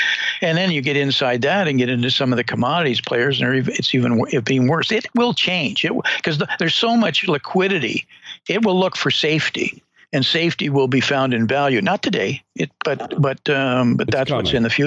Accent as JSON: {"language": "English", "country": "Canada", "said": "you know, I'm a Canadian."}